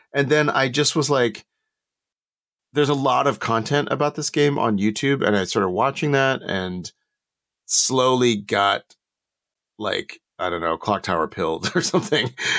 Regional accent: Texas, United States; he's someone who I do not talk about elections with because I grew up in Texas.

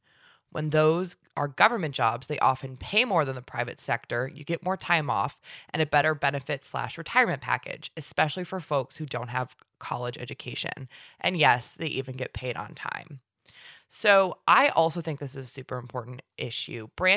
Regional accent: California, United States; this week's winner is Dianne freaking Feinstein. Holy shit, I am proud of my home state senator.

